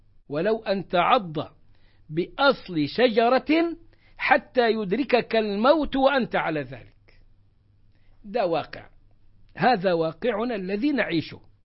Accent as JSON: {"language": "Arabic", "country": "Egypt", "said": "يمكن كانت ظهرت فرقة التكفير عندنا في مصر في أول السبعينات، وأنا كتبت فيها كتابي شبهات التكفير، كانت رسالة ماجستير."}